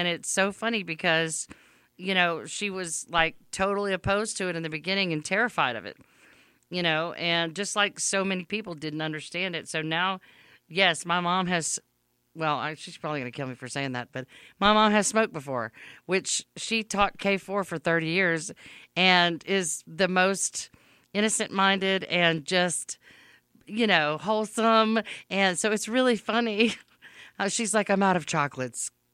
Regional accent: Louisiana, United States; Well, we eat some weird stuff down here. I'm from Louisiana, so we definitely eat weird stuff.

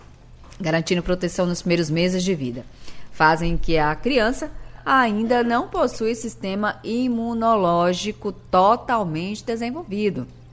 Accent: Bahia, Brazil; Oh, gente, menina, olha. Eu sou baiana, minha filha.

